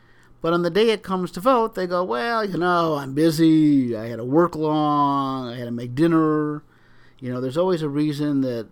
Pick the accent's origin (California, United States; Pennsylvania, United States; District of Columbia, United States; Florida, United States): Pennsylvania, United States; I'm from Pennsylvania. We have a system where we have a state legislature, a state senate.